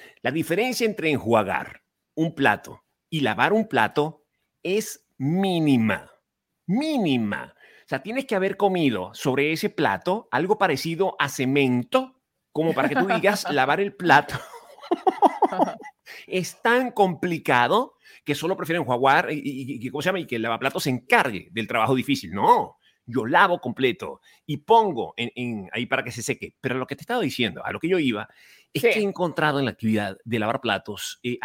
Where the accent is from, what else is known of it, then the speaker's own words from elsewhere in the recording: Venezuela; en la cocina venezolana, al menos en mi país